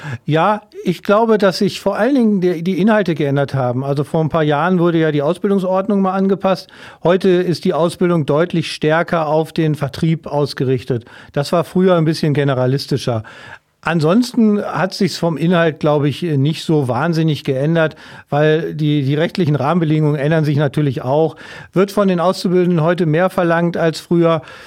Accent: North Rhine-Westphalia, Germany; Ich vergleiche das vielleicht mal mit meiner Heimatregion. Die Westfalen sind da deutlich zurückhaltender, als ich das hier erlebt habe.

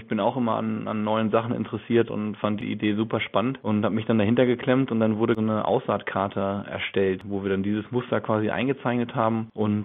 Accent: Rhede, North Rhine-Westphalia, Germany; das ist das Wappen aus der Rhede, dem Ort, wo ich herkomme.

